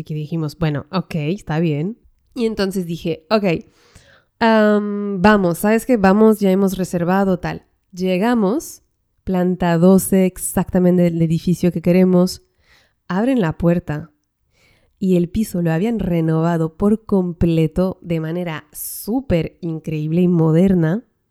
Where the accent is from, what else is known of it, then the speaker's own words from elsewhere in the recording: northern France, France; Imagínate para mí que yo vengo del norte de Francia